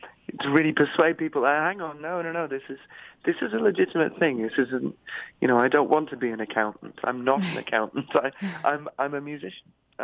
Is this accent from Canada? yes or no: no; Isle of Man; I grew up on the Isle of Man, which is a very small little island in the British Isles, and very close community.